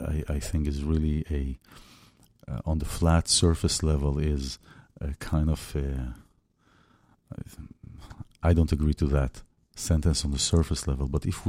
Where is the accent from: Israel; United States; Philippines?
Israel; I remember growing up in Israel.